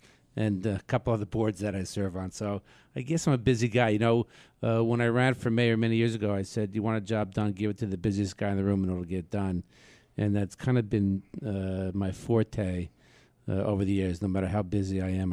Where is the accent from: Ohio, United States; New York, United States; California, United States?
New York, United States; Port Washington; Yeah, born and raised in Port Washington.